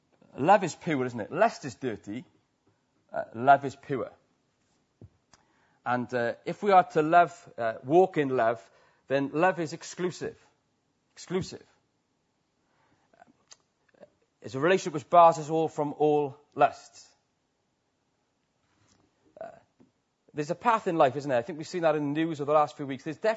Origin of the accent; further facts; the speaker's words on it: Wales, United Kingdom; I love Wales. And I'm Welsh.